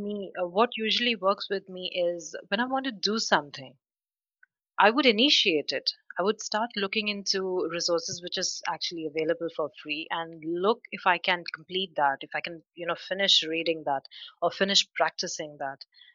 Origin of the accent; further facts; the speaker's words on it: India; now in United Arab Emirates; I'm based in UAE and, I wanted to learn from India because I come from India.